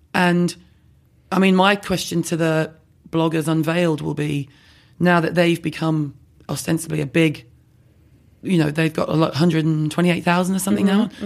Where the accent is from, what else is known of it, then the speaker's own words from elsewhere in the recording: London, United Kingdom; I'm from London.